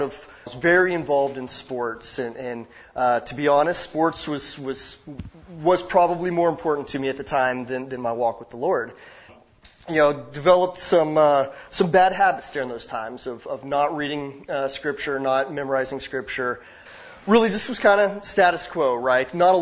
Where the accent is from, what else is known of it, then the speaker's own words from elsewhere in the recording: Arlington, Texas, United States; A little bit about myself. I live in Dallas. I'm born and raised in the area. I was born in Arlington, made it about 90 miles south for college down to Waco, down to Baylor, then moved it right back up to Dallas.